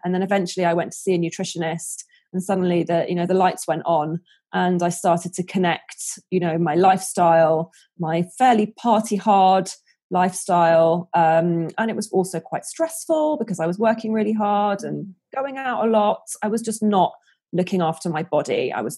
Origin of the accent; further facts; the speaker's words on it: London, United Kingdom; now in St Albans, United Kingdom; I grew up in London, born and bred Londoner. And then a few years ago, we decided to head out of the big smoke and get a bit more country air and a bit more space for our little kids.